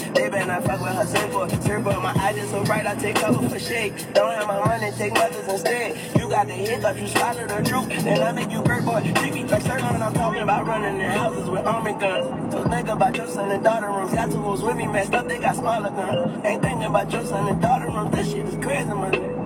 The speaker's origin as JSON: {"language": "English", "town": "New Orleans", "region": "Louisiana", "country": "United States", "said": "I'm from Holly Grove, the holy Mecca."}